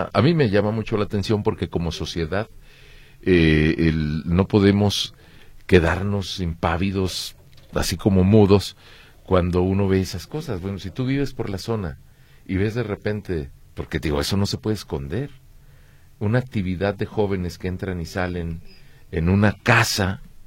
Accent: Guadalajara, Jalisco, Mexico; como habitante de la ciudad, que las Chivas hayan perdido así. Me lo lamento como tapatío

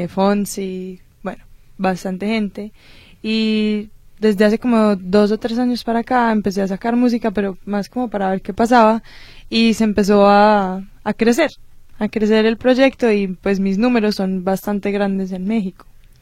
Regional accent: Medellín, Antioquia, Colombia; De Medellín, de Colombia.

